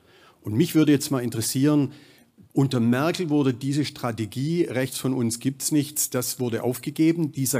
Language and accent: German; Frankfurt, Hesse, Germany; hier aus Frankfurt. Ich bin Hesse mit schwäbischem Migrationshintergrund.